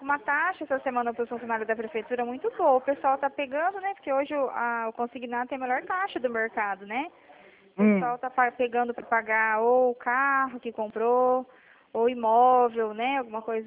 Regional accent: Cornélio Procópio, Paraná, Brazil; não, eu sou aqui de Cornélio.

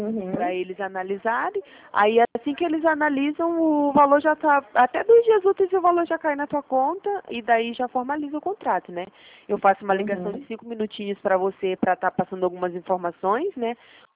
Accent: Pará, Brazil; now in Curitiba, Brazil; Eu sou do Pará, eu moro aqui em Curitiba agora.

